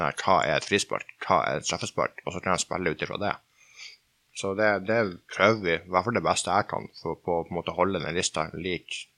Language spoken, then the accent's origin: Norwegian; Northern Norway, Norway; Vi er de to fra Hålogaland